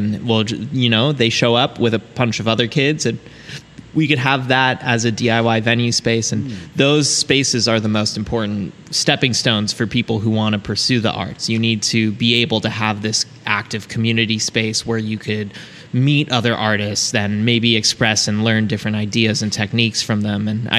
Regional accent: Phoenix, Arizona, United States; I grew up in Phoenix, Arizona

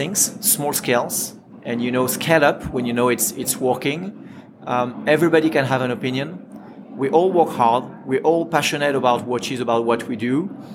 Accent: Ajaccio, Corsica, France; English is a second language; So I'm French. I was born in Corsica, south of France, you know, the island where Napoleon was born, in the same city, Ajaccio. Look, I grew up in France.

